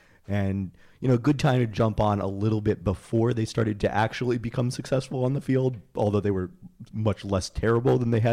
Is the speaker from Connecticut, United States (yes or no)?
no; Boulevard Park, Washington, United States; we grew up in Boulevard Park, which is just south of the city of Seattle.